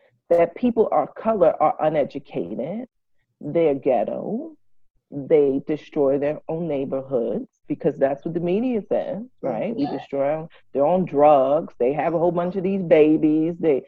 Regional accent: Bronx, New York, United States; when I grew up in the Bronx, I really believed as a kid that this was like, everywhere was like this.

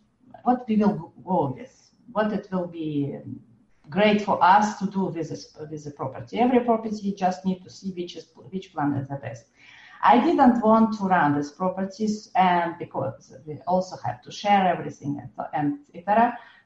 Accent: France; You know, I'm it's my home country.

